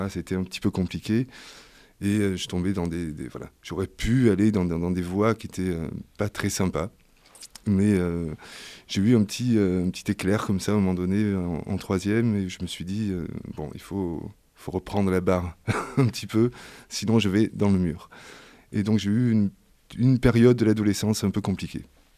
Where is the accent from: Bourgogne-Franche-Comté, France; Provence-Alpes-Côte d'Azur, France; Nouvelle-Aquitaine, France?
Provence-Alpes-Côte d'Azur, France; Marseille; born there; je suis né à Marseille, en plein centre. Et ensuite, à 6 mois, je me suis retrouvé avec mes grands-parents, parce que ma mère a dû déménager à Sète.